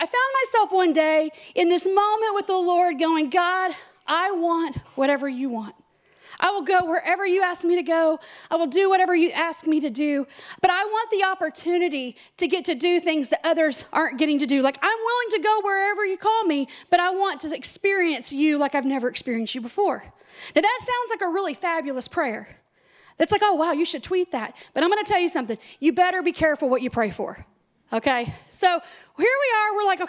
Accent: Amarillo, Texas, United States; But no, I'm a Texas girl. I was born in Amarillo, graduated in Lubbock, got married in Fort Worth, been in Texas. Like, I'm a Texas girl.

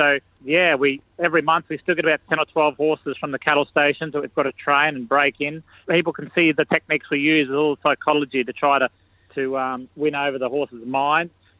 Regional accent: Kingaroy, Queensland, Australia; No, I grew up on a family farm down at Kingaroy in Queensland, just about 3 hours northwest of Brisbane. Got four other brothers on a peanut farm and beef cattle, a lot of horses.

